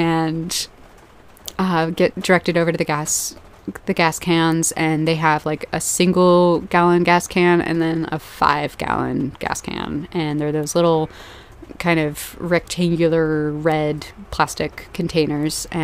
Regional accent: North Carolina, United States; I tell her about that I'm from North Carolina, and we start talking about barbecue.

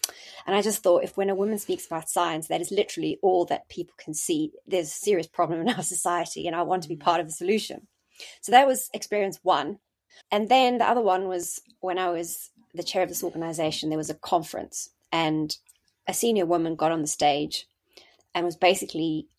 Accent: South Africa; moved away as an adult; now in United Kingdom; I came to the UK from South Africa and I did my SHO year in 1998, started becoming a registrar in 99.

